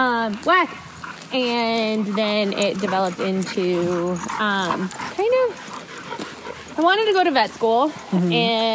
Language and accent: English; Montana, United States; moved away as an adult; also born or lived in Sandpoint, Idaho; From Montana, yeah. And then moved to Sandpoint and was there for 2.5 years.